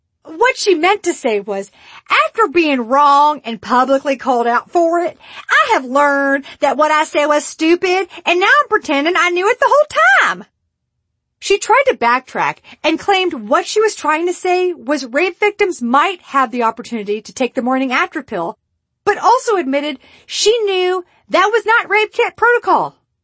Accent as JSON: {"language": "English", "region": "Texas", "country": "United States", "tie": "born or raised there", "said": "let's see what Texas, my home state, is trying to get away with."}